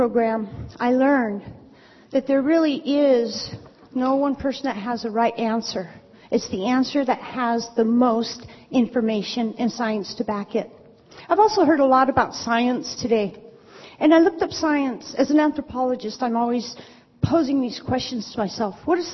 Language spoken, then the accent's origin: English; California, United States; I was born and raised on the Klamath River. I am a landowner in Happy Camp, California